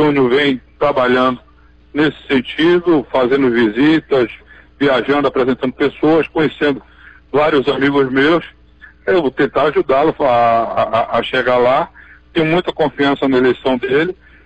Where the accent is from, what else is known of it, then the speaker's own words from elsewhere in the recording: Campo Formoso, Bahia, Brazil; Eu que saí de Campo Formoso